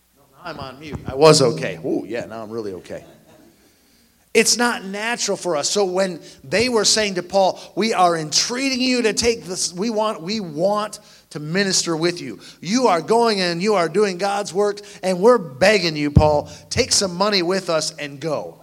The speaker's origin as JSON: {"language": "English", "country": "United States", "said": "We Americans tend to be very independent compared to other cultures."}